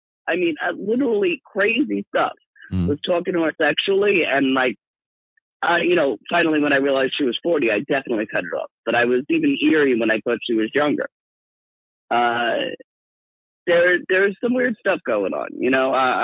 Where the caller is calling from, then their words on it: New York, United States; I am calling from Long Island, New York.